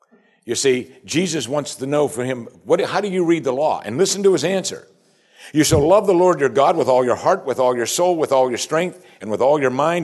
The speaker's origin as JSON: {"language": "English", "town": "Pittsburgh", "region": "Pennsylvania", "country": "United States", "tie": "born or raised there", "said": "Growing up in the Pittsburgh area of the country, my wife and I are very familiar with a fellow Pittsburgher who was on local TV there."}